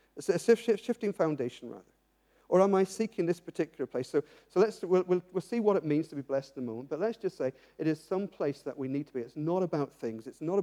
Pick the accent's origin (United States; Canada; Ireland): Ireland; I come from Ireland